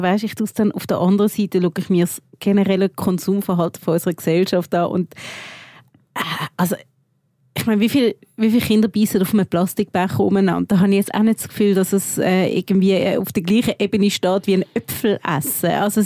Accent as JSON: {"language": "German", "country": "Switzerland", "said": "als Schweizerin"}